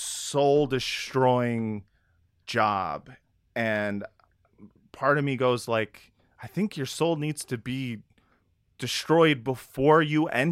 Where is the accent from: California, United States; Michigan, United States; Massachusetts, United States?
California, United States; Los Angeles; growing up in West Los Angeles and, mm-hmm. you know, growing up with a lot of Zionists, with a lot of Israelis too